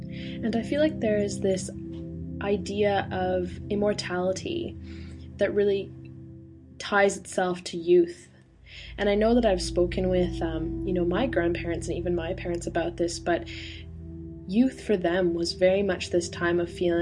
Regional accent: Canada; moved away as an adult; now in United Kingdom; I am an exchange student. I'm traveling over here for 4 months and I'm from Canada originally.

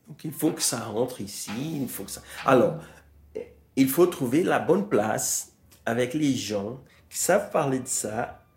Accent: Brazil; un univers culturel qui m'appartient en tant que Brésilien.

